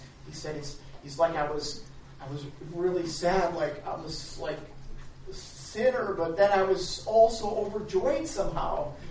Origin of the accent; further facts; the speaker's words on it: Chicago, Illinois, United States; I'm from Chicago, so I'm a Southsider